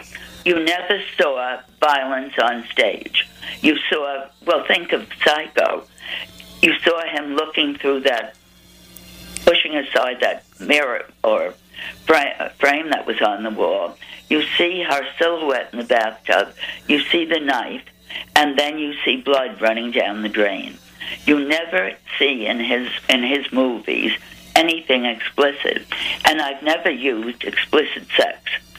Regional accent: Ireland; Well, I'm an Irish storyteller.

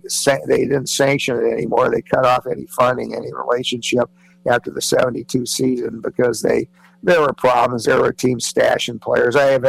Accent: Iowa, United States; You mentioned it earlier. I love Iowa, my home state.

